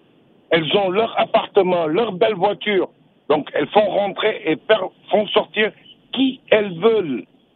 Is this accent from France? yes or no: no; Senegal; J'ai 60 ans. Et depuis une soixantaine d'années, ça a toujours existé. Je suis sénégalais.